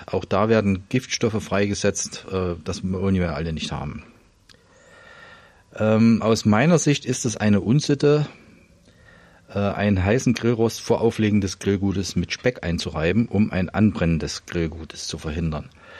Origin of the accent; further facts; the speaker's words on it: Thuringia, Germany; Ja, ich bin ja als Thüringer so ein bisschen Bratwurst sozialisiert.